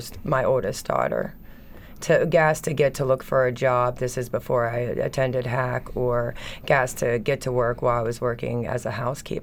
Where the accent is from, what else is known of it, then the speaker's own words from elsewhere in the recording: New Oxford, Pennsylvania, United States; New Oxford.